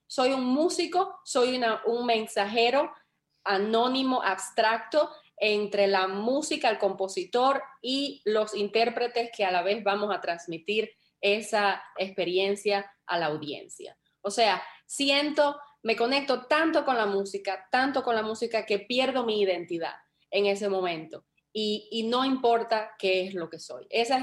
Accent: Holguín, Cuba; en la ciudad de Holguín, de donde yo soy en Cuba, al oriente de Cuba.

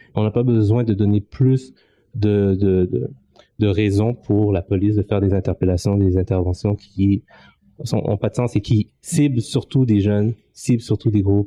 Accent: Montreal, Quebec, Canada; C'est là où je suis né, c'est là où j'ai grandi. Donc là, j'ai la possibilité d'agir beaucoup plus pour faire du changement dans ce quartier-là.

